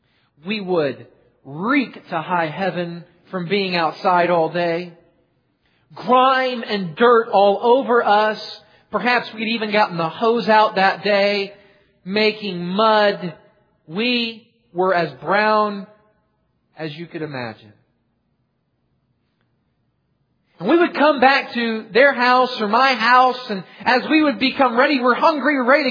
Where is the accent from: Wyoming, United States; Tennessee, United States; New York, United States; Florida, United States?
Florida, United States; As a young boy, I grew up in Central Florida. Summers in Central Florida were fun as a little boy.